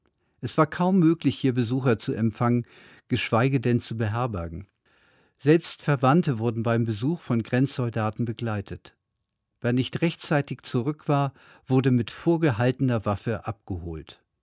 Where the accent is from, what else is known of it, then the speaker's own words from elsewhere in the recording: Schleswig-Holstein, Germany; eher wie die großen Gutshäuser, die ich aus meiner Heimat in Schleswig-Holstein kenne.